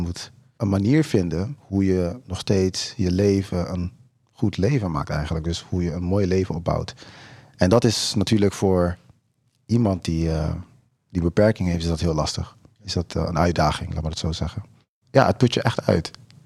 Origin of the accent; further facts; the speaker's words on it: Rotterdam, South Holland, Netherlands; also born or lived in Suriname; Ik kom uit Rotterdam. En ik heb een beperking. Op 4-jarige leeftijd, toen ik nog in Suriname woonde, heb ik een ongeluk gehad.